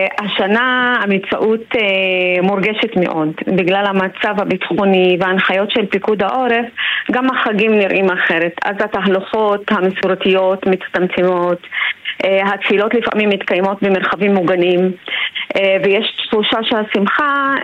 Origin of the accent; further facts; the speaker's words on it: Jish, Northern District, Israel; אנחנו מגוש חלב. אנחנו מגוש חלב, זה יישוב משולב של נוצרים ומוסלמים, והוא היישוב הלא יהודי היחידי באזור שמוקף במושבים וקיבוצים יהודיים, חילוניים ודתיים.